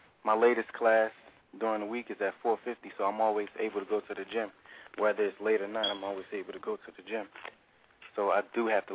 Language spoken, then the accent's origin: English; Fayetteville, North Carolina, United States; born there; I live in North, born in Fayetteville, North Carolina, but I was raised in North.